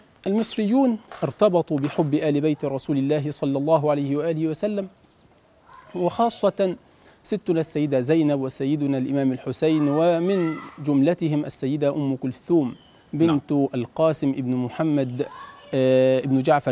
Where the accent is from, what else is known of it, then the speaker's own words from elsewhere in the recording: Egypt; فنحن أيضا كمصريين نأتي إلى هذا المكان